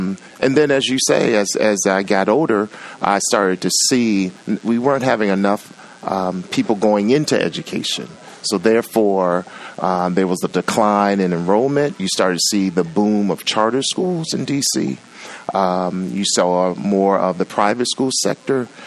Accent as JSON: {"language": "English", "town": "Washington", "region": "District of Columbia", "country": "United States", "tie": "born or raised there", "said": "But I'm a Washingtonian. I grew up in Washington, D.C., went to school in public schools, loved it, had two working parents"}